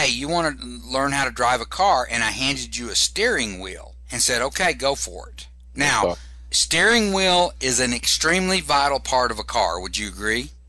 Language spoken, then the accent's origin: English; Texas, United States; I'm originally from Texas, so I can make fun of that.